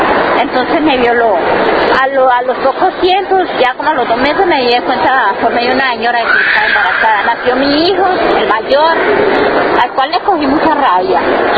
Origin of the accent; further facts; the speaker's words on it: Yolombó, Antioquia, Colombia; Soy originalmente de Yolombó, Antioquia. Allá nací, allá fui creciendo.